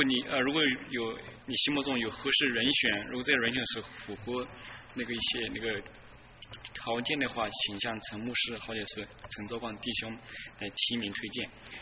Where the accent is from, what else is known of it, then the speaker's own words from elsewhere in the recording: Singapore; 我们这边也有从新加坡来的，我也从新加坡过来。